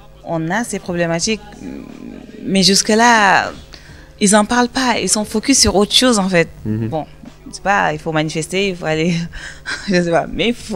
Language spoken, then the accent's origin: French; Mauritania; Je suis mauritanienne d'origine.